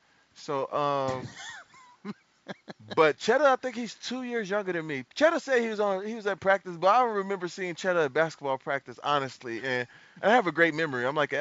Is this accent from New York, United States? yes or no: no; San Diego, California, United States; Well, I'm originally from San Diego. I was born in I'm a Navy brat.